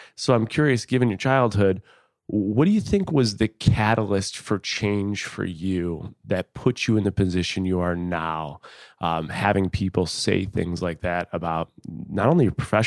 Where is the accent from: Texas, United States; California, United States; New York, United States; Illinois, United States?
New York, United States; Buffalo; I'm born and raised in Buffalo.